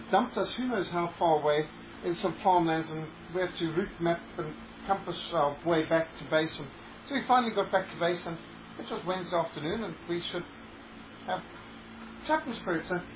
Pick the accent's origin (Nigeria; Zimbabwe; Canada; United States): Zimbabwe; Well, I grew up in Rhodesia.